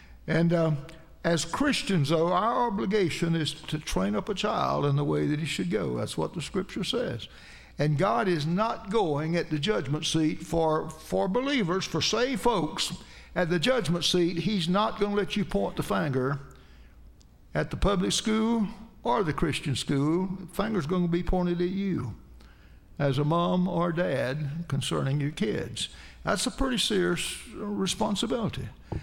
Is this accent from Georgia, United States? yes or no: yes; Georgia, United States; accent: Georgia; So I go in to sit down with overalls on, talking my Georgia accent. Some of the words that they didn't have here in Florida I still used